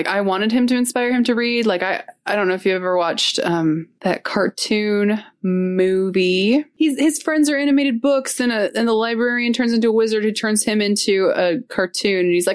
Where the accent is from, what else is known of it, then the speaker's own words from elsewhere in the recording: United States; Like, cause I'm American, and that's not me being racist.